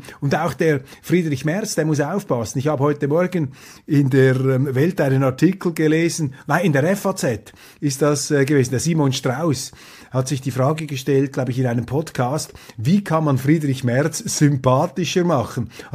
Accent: Switzerland; Also mir fällt das auf als Schweizer.

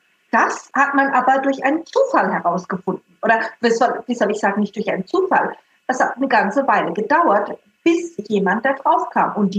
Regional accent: Southern Germany, Germany; wie zum Beispiel in Süddeutschland, wo ich her bin

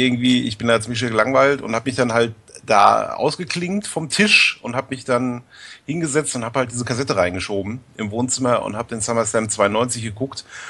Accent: Lüdenscheid, North Rhine-Westphalia, Germany; ich komme ja ursprünglich aus Lüdenscheid

